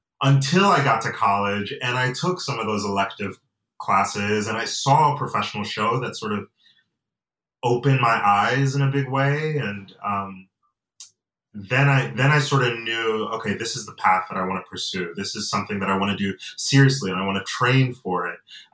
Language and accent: English; Atlanta, Georgia, United States; also born or lived in Nigeria; Well, I say that I'm from Nigeria and I'm from Georgia, because I was born in Atlanta. But my family, I come from a family of immigrants, and I have dual citizenship.